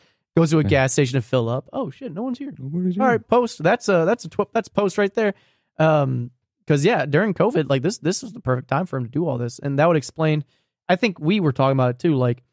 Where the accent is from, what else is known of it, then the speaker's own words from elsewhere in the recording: New Jersey, United States; accent: Jersey; I brought up my Jersey accent.